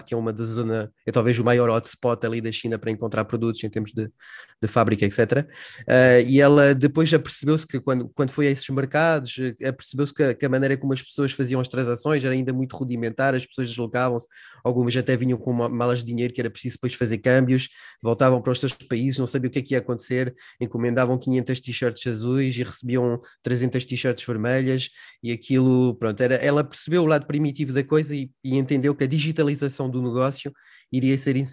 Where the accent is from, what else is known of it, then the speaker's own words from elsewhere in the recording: France; also born or lived in Portugal; eu basicamente nasci em França e fiz a maior parte da minha vida lá, digamos assim, embora tenha sido um pouco itinerante desde essa aventura. Vivi algum tempo em Portugal por questões profissionais